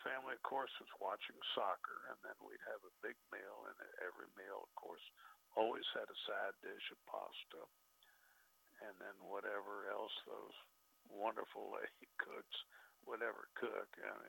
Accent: Augusta, Georgia, United States; Because he asked me where I was from, and I said, well, you know, Augusta, Georgia.

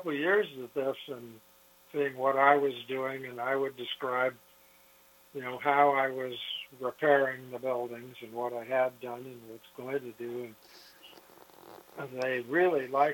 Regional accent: Los Altos Hills, California, United States; when I grew up in California, the family were orchardists in Los Altos Hills behind Stanford up there.

